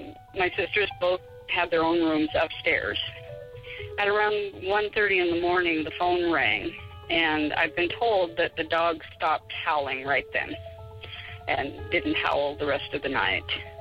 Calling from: Spokane, Washington, United States

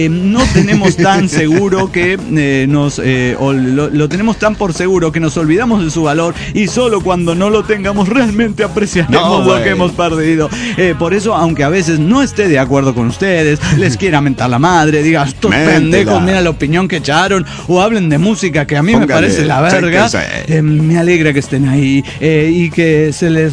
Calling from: Chile

